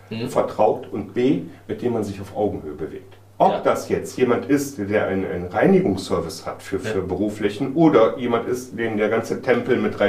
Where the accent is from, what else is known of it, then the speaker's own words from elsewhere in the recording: Mönchengladbach, North Rhine-Westphalia, Germany; Wurde dann eingeladen zu einem Netzwerktreffen in Mönchengladbach, meiner Heimatstadt